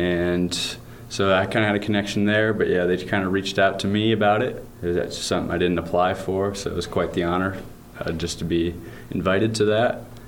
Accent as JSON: {"language": "English", "town": "Ankeny", "region": "Iowa", "country": "United States", "said": "Ankeny, Iowa."}